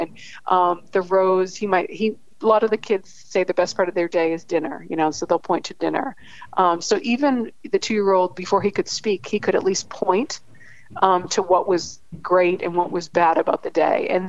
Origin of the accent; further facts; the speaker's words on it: Massachusetts, United States; You know, I'm from Massachusetts